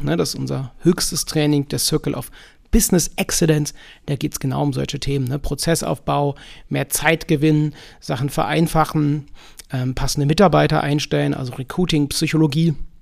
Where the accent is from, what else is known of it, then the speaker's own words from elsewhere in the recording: North Rhine-Westphalia, Germany; Da bin ich ja aufgewachsen in der Nähe Köln und wohne ich auch, also nicht im Schloss, aber daneben.